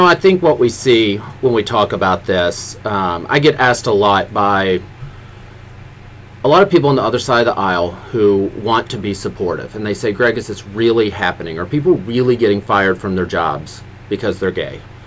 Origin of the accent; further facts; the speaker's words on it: Missouri, United States; But I grew up in Pemiscot County.